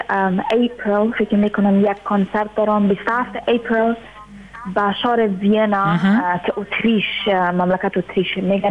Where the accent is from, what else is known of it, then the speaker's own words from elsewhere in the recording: Afghanistan; ما اگر چی دیر نشد از افغانستان آمدم